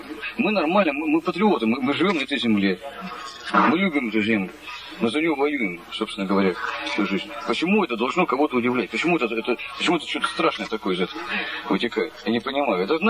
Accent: Siberia, Russia; я сибиряк. Я живу на этой земле

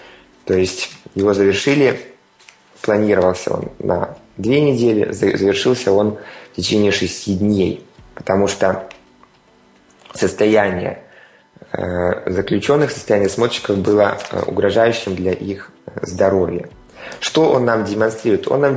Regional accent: Ukraine; у меня на родине, да, Украина

